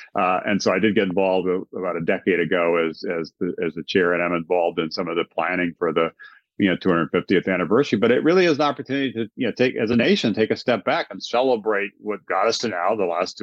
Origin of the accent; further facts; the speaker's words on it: Hawaii, United States; even though I grew up in Hawaii, to be in Washington, D.C. that summer.